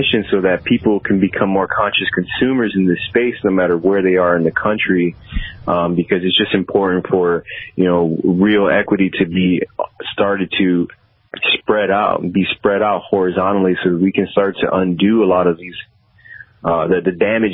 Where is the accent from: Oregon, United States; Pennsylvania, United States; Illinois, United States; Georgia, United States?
Illinois, United States; Chicago; And I'm from Chicago